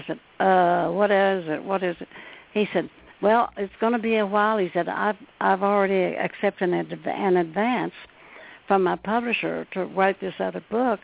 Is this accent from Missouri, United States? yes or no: yes; West Plains, Missouri, United States; born there; I was born in the Ozarks in Missouri, in West Plains, Missouri. And as was